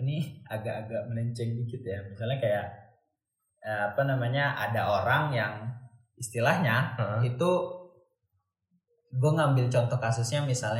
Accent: Bogor, West Java, Indonesia; Di Bogor, gue lihat kan gue orang Bogor sih ya.

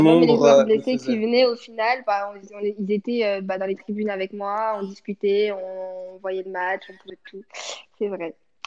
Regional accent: Grand Est, France; Je suis native d'Alsace, donc bon.

